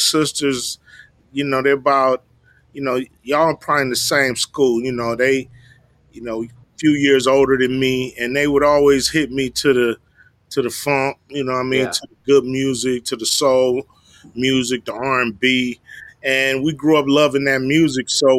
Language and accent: English; Los Angeles, California, United States; Van Ness and Imperial, that area.